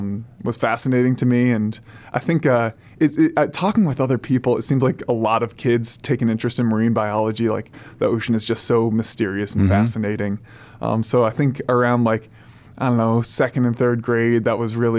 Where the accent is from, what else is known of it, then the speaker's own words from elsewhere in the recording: Hudson, Ohio, United States; Grew up in Hudson, Ohio.